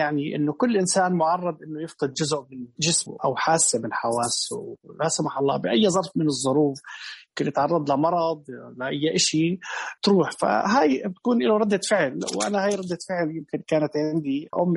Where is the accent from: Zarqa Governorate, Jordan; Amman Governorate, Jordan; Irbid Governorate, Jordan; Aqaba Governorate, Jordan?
Amman Governorate, Jordan; Amman; عندنا بعمان